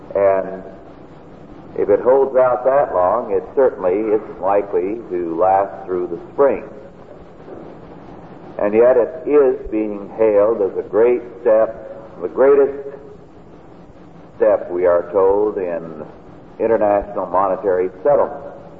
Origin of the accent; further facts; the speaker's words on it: United States; But I can't buy it for that price because I'm an American, and we're not allowed